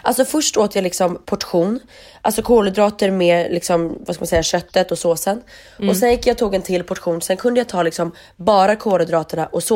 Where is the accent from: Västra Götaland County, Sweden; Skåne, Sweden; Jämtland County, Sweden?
Västra Götaland County, Sweden; Gothenburg; accent: Gothenburg; jag överdriver ju min göteborgska såklart.